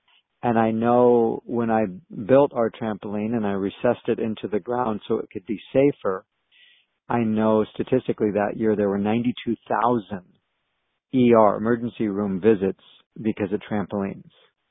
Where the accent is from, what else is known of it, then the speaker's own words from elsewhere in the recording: Oregon, United States; also born or lived in Texas; people in Texas, they thought I was from British Columbia because I knew how to say certain words a certain way, and they always assumed I was from Vancouver or Victoria or, Kelowna, and I thought, okay, if that makes you feel better. I wasn't as proud of Oregon back then.